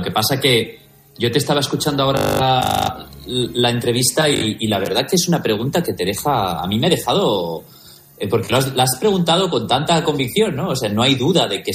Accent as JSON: {"language": "Spanish", "town": "Valencia", "region": "Valencian Community", "country": "Spain", "said": "en Valencia, de donde yo soy"}